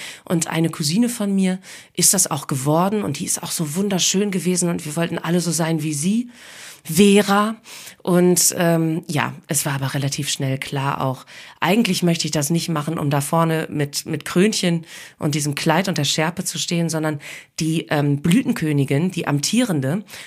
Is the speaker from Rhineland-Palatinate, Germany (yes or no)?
no; Aurich, Lower Saxony, Germany; born there; Im Auricher Kreiskrankenhaus.